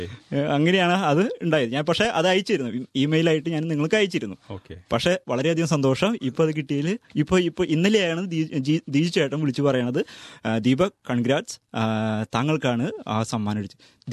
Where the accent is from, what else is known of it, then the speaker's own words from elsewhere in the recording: Thrissur, Kerala, India; ഞാനൊരു തൃശ്ശൂർകാരനാണ്, സാംസ്കാരിക തലസ്ഥാനം തൃശ്ശൂരാണ്.